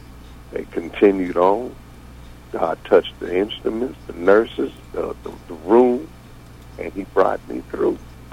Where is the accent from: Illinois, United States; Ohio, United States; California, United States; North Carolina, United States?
Ohio, United States; Youngstown; Well, I was born and raised in Youngstown, and I've worked at Youngstown Sheet 2 for a number of years.